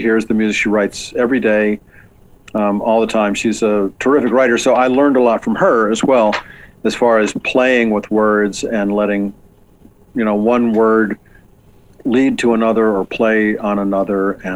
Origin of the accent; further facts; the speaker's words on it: Baltimore, Maryland, United States; I grew up in Baltimore. I'd lived there since I was in like second grade.